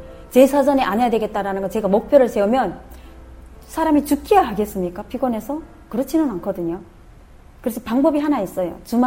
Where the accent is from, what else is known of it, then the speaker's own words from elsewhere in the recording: North Korea; now in South Korea; 저 북한에서 왔는데